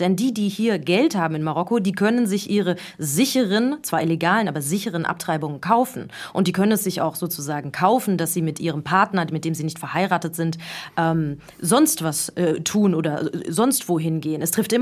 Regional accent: Frankfurt, Hesse, Germany; now in Rabat, Morocco; als das vielleicht jetzt in meiner Heimatstadt Frankfurt ist.

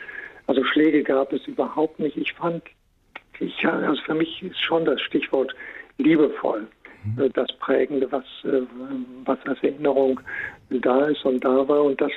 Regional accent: Dresden, Saxony, Germany; born there; Und ich bin in Dresden geboren worden.

